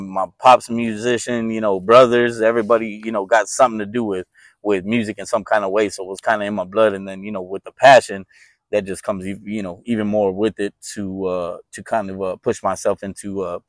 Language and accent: English; Corpus Christi, Texas, United States; also born or lived in Killeen, United States / Dripping Springs, United States; So I'm originally from Corpus Christi, man. I was born in Killeen, Texas. Pops was in the Army, you know what I'm saying? So we moved around quite a bit. But most of my childhood was spent in Corpus and in Dripping Springs, Texas